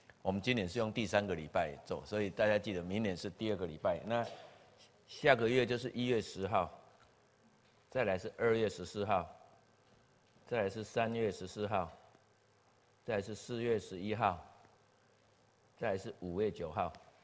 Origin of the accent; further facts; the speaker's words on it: Changhua, Changhua County, Taiwan; 那目前的想法是70岁的时候应该会回到我的故乡，就是彰化哈。